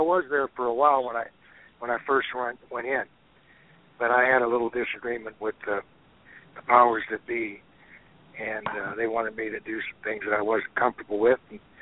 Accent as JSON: {"language": "English", "region": "Ohio", "country": "United States", "also_born_or_lived": "North Carolina", "lives_now": "Georgia, United States", "said": "You know, I live in Georgia. We moved here from the Carolinas when I was in Charlotte, from Ohio originally, and my wife fell in love with Georgia"}